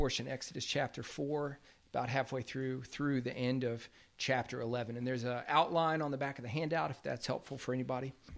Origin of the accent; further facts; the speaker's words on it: Greenville, South Carolina, United States; My hometown had the AA affiliate, the Greenville Braves.